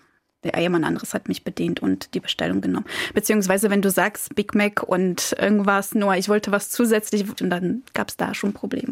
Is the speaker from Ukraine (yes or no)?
no; Koszalin, West Pomeranian Voivodeship, Poland; German is a second language; now in Germany; Direkt an der Ostsee. Und dort bin ich geboren, dort bin ich groß geworden. Da bin ich zur Schule gegangen, Abi geschrieben und so weiter. Und dann irgendwann bin ich, glaube ich 2012 war das, im Sommer bin ich nach Deutschland gekommen.